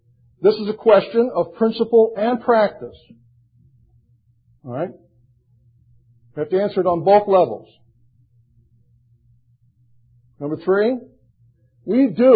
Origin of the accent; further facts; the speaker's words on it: United States; Now, as an American, I can't go into Bhutan